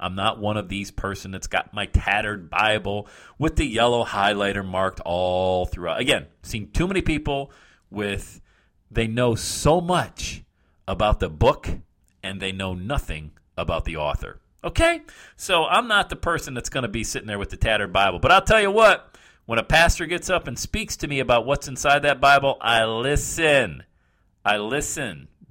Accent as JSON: {"language": "English", "town": "Cincinnati", "region": "Ohio", "country": "United States", "tie": "born or raised there", "said": "He went and planted a church here in the Loveland area, my hometown here in Cincinnati."}